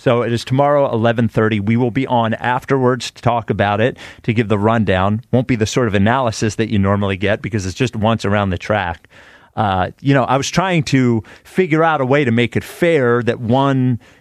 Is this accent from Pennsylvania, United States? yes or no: yes; Glen Mills, Pennsylvania, United States; By the way, I grew up in Glen Mills. It's Delaware County.